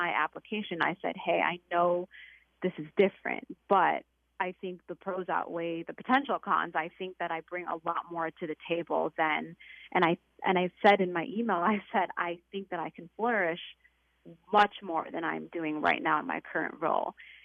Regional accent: United States; And I'm an American and I believe in all these same values

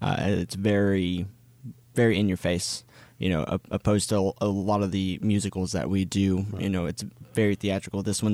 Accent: Shreveport, Louisiana, United States; moved away as an adult; also born or lived in Texas; I grew up here in Shreveport-Bossier, and I did community theater when I was young and in high school.

